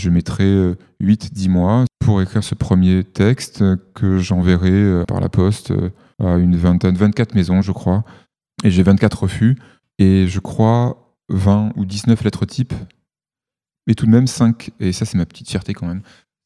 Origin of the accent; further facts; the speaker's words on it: Provence-Alpes-Côte d'Azur, France; je suis chez mes parents dans le sud de la France. Je suis originaire de Provence, entre Avignon et Marseille.